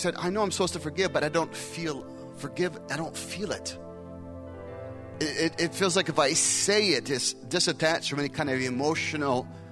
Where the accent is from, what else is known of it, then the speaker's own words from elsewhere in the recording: Scottsdale, Arizona, United States; It was in my hometown of Scottsdale.